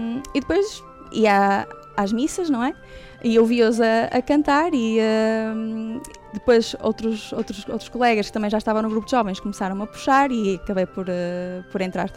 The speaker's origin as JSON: {"language": "Portuguese", "town": "Arentim", "region": "Braga", "country": "Portugal", "tie": "born or raised there", "said": "Nasci e fui criada em Arentim, não é? Portanto, apesar de já ter andado por meio mundo, voltei sempre a Arentim, voltei sempre às minhas raízes."}